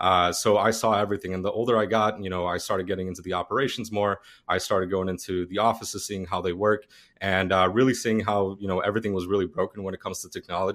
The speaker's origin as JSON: {"language": "English", "town": "Chicago", "region": "Illinois", "country": "United States", "said": "Well, I'm from Chicago, but my family's from Ukraine."}